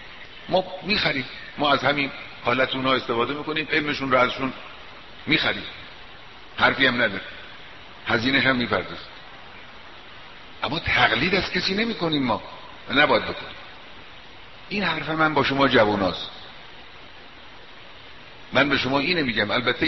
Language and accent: Persian; Iran; ما ایرانی هستیم، باید ایرانی باشیم. ما مسلمانیم، باید مسلمان باشیم.